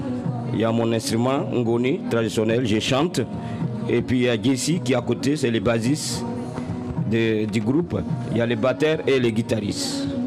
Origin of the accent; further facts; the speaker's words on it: Burkina Faso; je viens du Burkina Faso, dans le pays des hommes intègres, l'Afrique de l'Ouest.